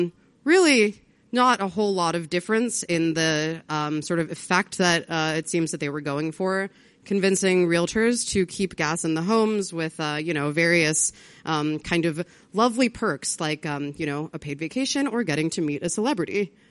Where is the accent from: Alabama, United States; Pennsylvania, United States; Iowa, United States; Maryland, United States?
Maryland, United States; Washington Gas, which operates in my home state of Maryland.